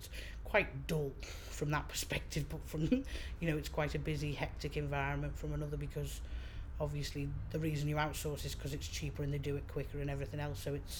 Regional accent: Liverpool, North West England, United Kingdom; accent: Liverpool; I mean, growing up in Liverpool, you didn't really, I suppose when you're growing up, you just accept where it is that you are.

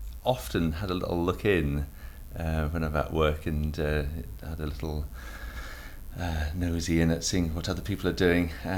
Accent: Bristol, South West England, United Kingdom; also born or lived in Newcastle / Leeds; I was born in Newcastle, but brought up in the in Bristol area and Leeds, and returned home, perhaps.

